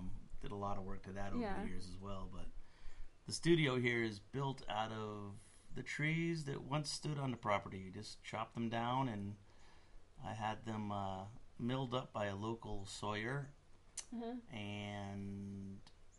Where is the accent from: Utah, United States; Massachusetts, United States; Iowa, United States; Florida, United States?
Massachusetts, United States; moved away as an adult; now in Vermont, United States; Oh, I'm from Massachusetts.